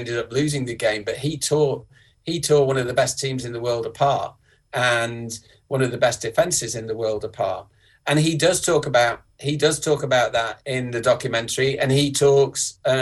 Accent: England, United Kingdom; And obviously, as English people, those of us who were there watching the game, we're obviously biased

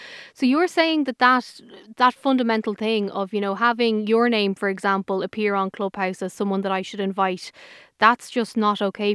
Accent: Ireland; As it stands today, obviously I'm an Irish citizen, I'm a European citizen.

